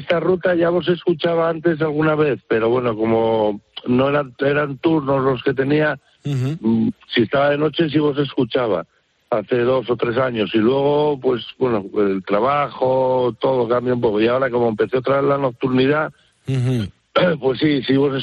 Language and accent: Spanish; Oviedo, Asturias, Spain; y ahora ya me voy a mi tierra, Oviedo.